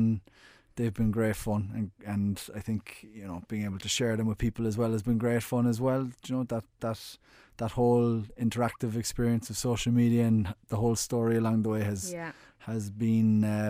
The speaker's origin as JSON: {"language": "English", "town": "Bishopstone", "region": "England", "country": "United Kingdom", "tie": "born or raised there", "said": "I grew up in Bishopstone, not too far from here."}